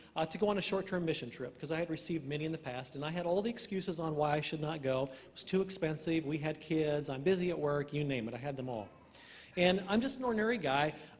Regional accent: Illinois, United States; We are actually from Illinois originally, small farm community.

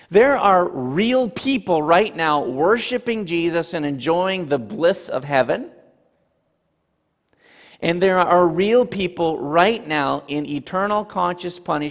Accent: Ontario, Canada; Funny aside, when I grew up in Ontario, Canada, I can remember saying the Lord's Prayer in school

